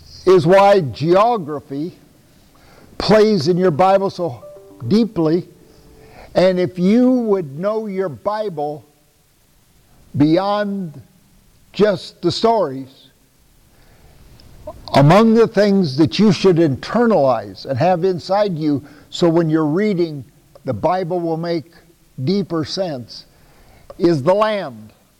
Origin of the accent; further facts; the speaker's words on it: Iowa, United States; And I'm from Iowa, and I can tell you Iowa dirt is worth a lot more money than Israel dirt. A lot blacker.